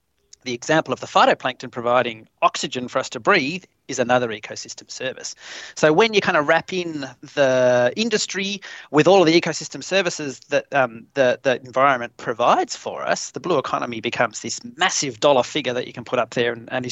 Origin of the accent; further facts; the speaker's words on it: Tasmania, Australia; growing up in Tassie